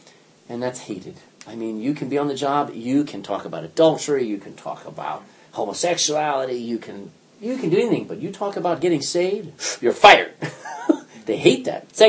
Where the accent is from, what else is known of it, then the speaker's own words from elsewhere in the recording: United States; I was born American, but I was born again. And yeah, I'm American, but I'm a Christian first, okay?